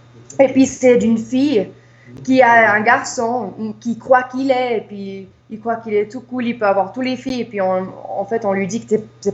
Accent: United States; on est américaine, mais on a des origines de Neuchâtel et puis de Suisse

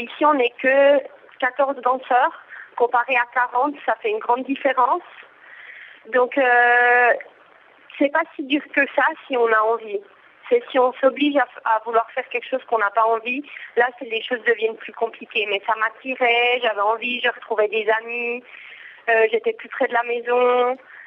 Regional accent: Spain; also born or lived in Canada; finalement je suis quand même du sud hein, quelque part. Et aussi je me suis dit en tant qu'Espagnole, j'aime habiter en Espagne

